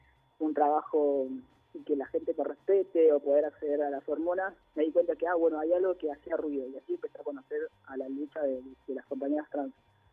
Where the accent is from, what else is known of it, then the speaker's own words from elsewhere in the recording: Córdoba, Argentina; yo soy de Córdoba